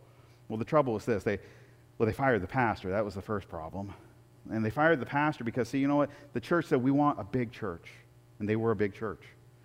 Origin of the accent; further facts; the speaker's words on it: Portland, Oregon, United States; of course I grew up in Portland, Blazers